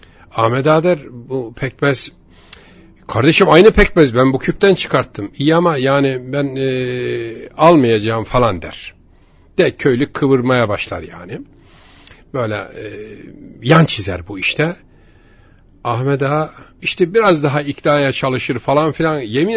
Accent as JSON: {"language": "Turkish", "region": "Kırşehir", "country": "Turkey", "said": "Efendim bendeniz Kırşehirliyim. Kırşehir'in bir ilçesinden."}